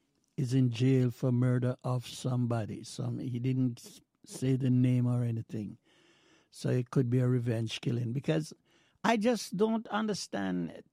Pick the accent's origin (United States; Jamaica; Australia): Jamaica; I'm a Jamaican, and I love that country very much.